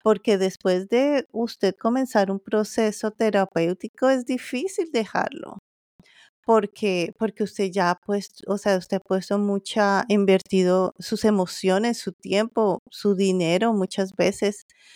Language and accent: Spanish; Colombia; En Colombia, de donde yo soy, yo terminé mi carrera universitaria, que son de 5 años, y allí en Colombia yo puedo utilizar el título de psicóloga.